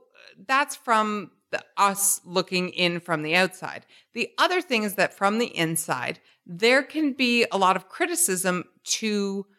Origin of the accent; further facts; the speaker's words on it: Canada; please remember, I am not American. I'm born and raised in Canada.